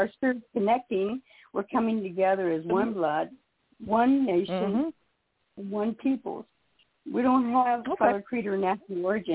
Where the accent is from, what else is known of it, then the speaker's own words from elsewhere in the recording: United States; I'm an American Native, and my people were first to be murdered and massacred in America